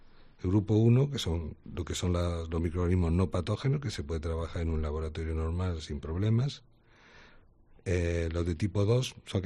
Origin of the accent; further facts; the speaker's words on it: Andalusia, Spain; yo como andaluz he convivido mucho con ella